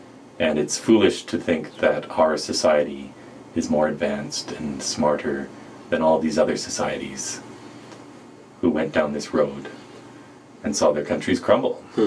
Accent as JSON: {"language": "English", "country": "Canada", "said": "I'm Canadian"}